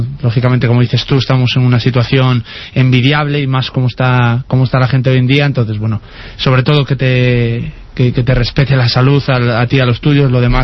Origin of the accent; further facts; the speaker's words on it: Galicia, Spain; moved away; pues como gallego que soy, a Galicia no la puedo pisar hasta finales de junio, porque el frío que hace por allí, imagínate.